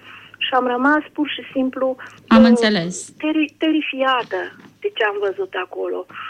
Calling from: Piatra Neamț, Neamț County, Romania; sunt din Piatra Neamț, momentan vă sunt din Iași

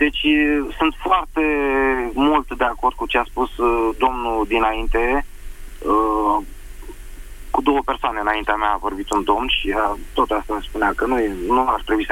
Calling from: Bucharest, Romania; din București.

